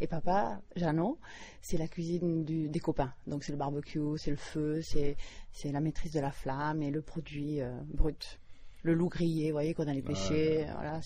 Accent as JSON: {"language": "French", "region": "Occitanie", "country": "France", "tie": "born there", "said": "Je suis née dans les Corbières et j'ai élu domicile dans les Cévennes, qui est le pays de mon mari."}